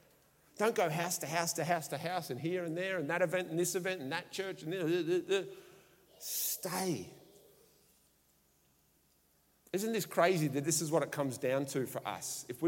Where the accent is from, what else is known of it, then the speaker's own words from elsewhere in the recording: Australia; I'm an Aussie male. I struggle to handle the emotion.